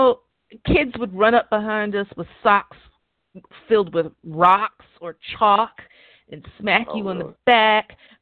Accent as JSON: {"language": "English", "town": "New York City", "region": "New York", "country": "United States", "tie": "born or raised there", "said": "So growing up in the South Bronx, okay, I lived in a high-rise apartment building."}